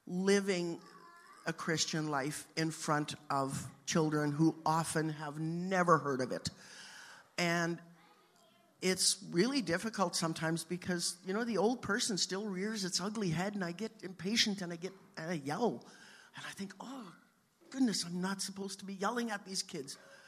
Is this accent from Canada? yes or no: yes; Saskatoon, Saskatchewan, Canada; We grew up around Saskatoon, and I so appreciate this island now with they're getting snow.